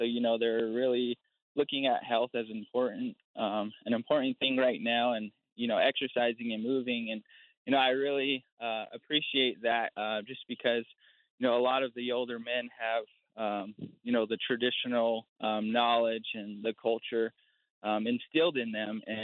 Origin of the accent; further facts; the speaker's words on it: Laguna Pueblo, New Mexico, United States; I am from Laguna Pueblo. And, you know, my thoughts on this topic, it really hits home just because, you know, I've grew up on the reservation since I was a little kid.